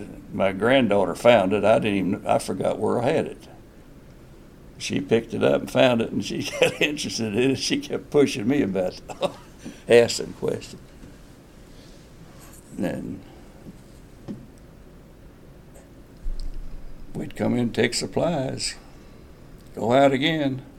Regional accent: Highland Park, United States; I was born in Highland Park in 1920, June the 27th, 1920. Lived there until I was 13 and moved to the West End.

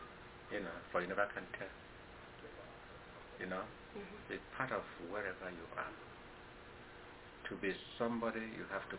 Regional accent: Nigeria; now in United States; because I'm from Nigeria, I am superior to other

